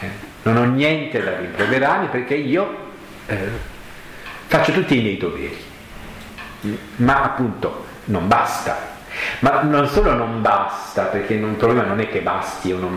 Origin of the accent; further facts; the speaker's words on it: Apulia, Italy; accent: Apulian dialect; first language Apulian dialect; nel mio dialetto di origine, cioè la prima lingua che ho imparato, io ho imparato prima il dialetto e poi l'italiano dopo un pugliese